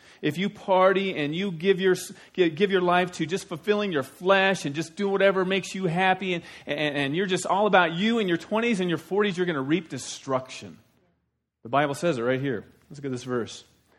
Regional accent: Iowa, United States; I know there's zucchini because I'm from Iowa.

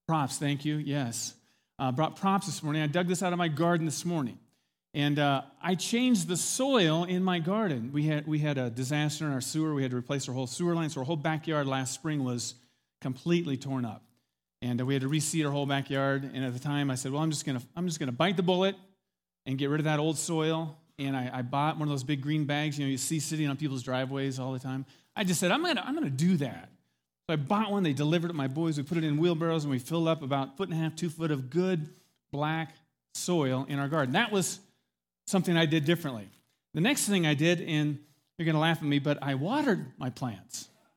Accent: Iowa, United States; I am from Iowa, but I'm not that good of a gardener.

